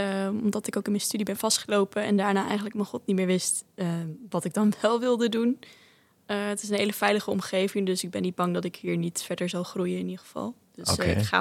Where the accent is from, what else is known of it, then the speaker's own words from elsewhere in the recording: Groenlo, Gelderland, Netherlands; Ja, het zit in Winterswijk en ik kom uit Groenlo.